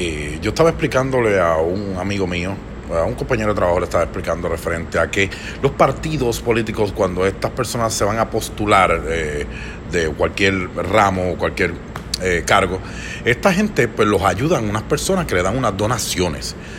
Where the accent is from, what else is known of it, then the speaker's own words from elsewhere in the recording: Puerto Rico; Nosotros como puertorriqueños no podemos siempre estar agarrados de la mano de este gobierno.